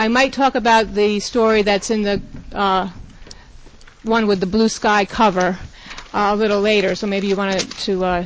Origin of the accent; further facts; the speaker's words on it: New York, United States; I'm from this area. I'm from the Catskills.